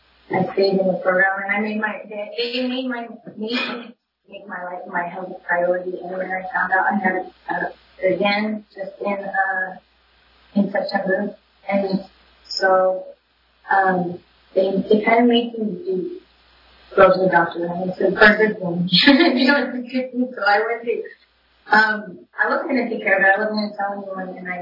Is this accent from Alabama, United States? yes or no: no; Sacramento, California, United States; I'm from Sacramento, so it didn't really work out for me